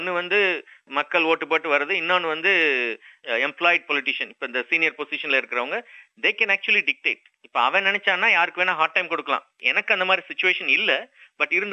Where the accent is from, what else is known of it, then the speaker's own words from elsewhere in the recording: Tamil Nadu, India; accent: Madurai Tamil; Mostly அந்த மதுரை தமிழ் தான் நான் பேசுவேன்.